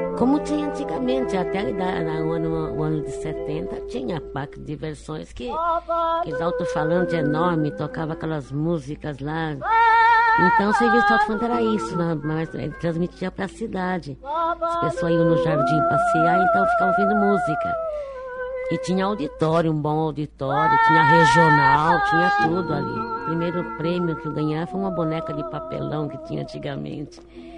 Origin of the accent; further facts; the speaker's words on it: Araras, São Paulo, Brazil; Lá em Arara, minha terra, sempre cantei, né? Era molecota ainda, mas cantava e com 10 anos já trabalhava